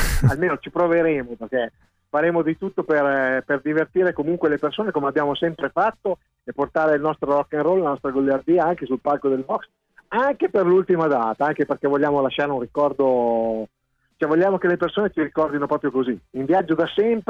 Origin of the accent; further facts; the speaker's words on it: Reggio Emilia, Emilia-Romagna, Italy; Ah, sono a Reggio Emilia, sono nella mia terra, sono a casa.